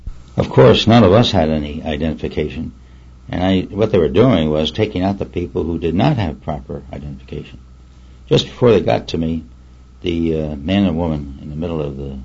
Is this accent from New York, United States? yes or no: yes; New York, United States; I said, "I'm from New York. Where are you from?"